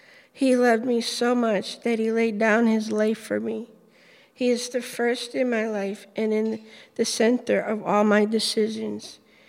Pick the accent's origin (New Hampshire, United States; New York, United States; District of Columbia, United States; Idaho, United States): New Hampshire, United States; Nashua; I come from Nashville, New Hampshire. I grew up in a Christian home and went to church